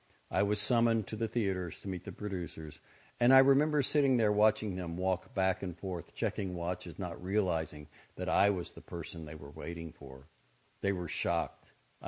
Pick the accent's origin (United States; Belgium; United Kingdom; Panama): United States; Washington, District of Columbia; the real world events of my hometown, Washington, D.C., Vietnam, and Watergate were the backdrop to my emerging consciousness.